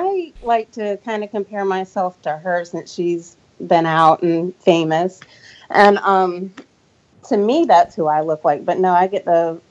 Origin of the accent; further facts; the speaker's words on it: North Carolina, United States; accent: Southern; I am from the South. Yes, you are. So I'm from North Carolina.